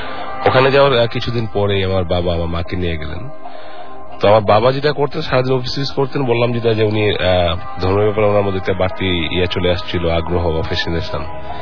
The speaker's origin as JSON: {"language": "Bangla", "town": "Comilla", "region": "Chittagong Division", "country": "Bangladesh", "said": "আমাদের দেশের বাড়ি কুমিল্লা।"}